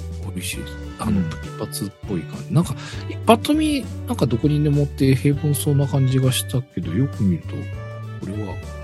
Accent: Kansai, Japan; まあなんか地元関西というかね

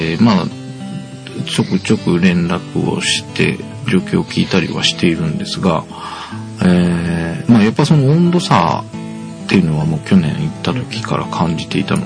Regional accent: Miyagi, Japan; だから地元の宮城のことに関してはまだこっちに比べればもちろん入るんだけど

